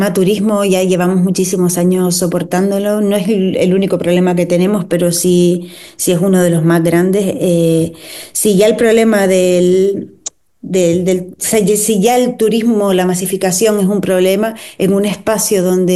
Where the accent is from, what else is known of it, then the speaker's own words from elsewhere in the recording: Canary Islands, Spain; toda la vida como actriz canaria llevo proyectándome hacia Madrid, ¿no?